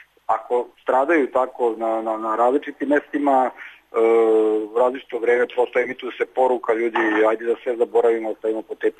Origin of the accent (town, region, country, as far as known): Serbia